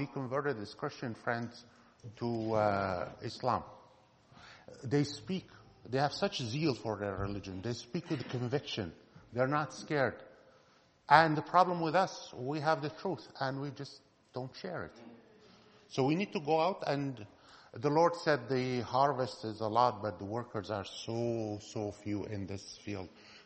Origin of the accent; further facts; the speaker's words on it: Aleppo, Aleppo Governorate, Syria; I'm born and raised in Aleppo, Syria, and went to university there. And so I've been trained in Islam from childhood, but here's the funny part. I'm actually a Jew.